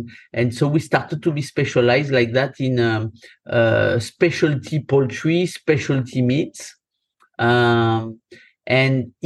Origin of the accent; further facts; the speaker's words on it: Occitania, France; I'm from Gascogne, southwest France, a long, long lineage of people in the food business or agriculture, farmers, seven generations behind me.